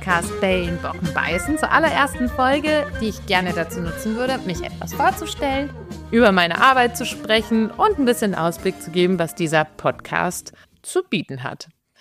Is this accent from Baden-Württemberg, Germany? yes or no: no; North Rhine-Westphalia, Germany; moved away as an adult; now in Switzerland; Wie man unschwer hören kann, ich bin Deutsche. Ich komme aus dem wunderschönen Pferdeland Westfalen. Ich bin allerdings schon knapp 20 Jahre in der Schweiz. Ich habe in Wien, also in Österreich, studiert 2 Jahre und bin dann nach Bern gegangen als Austauschstudentin